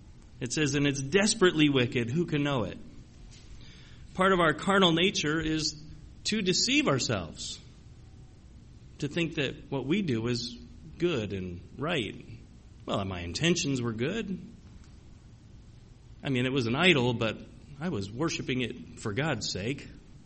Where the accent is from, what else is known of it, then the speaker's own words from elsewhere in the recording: Arizona, United States; You know, as growing up in Arizona and going to school, we were exposed to many of the different Indian cultures that were throughout Arizona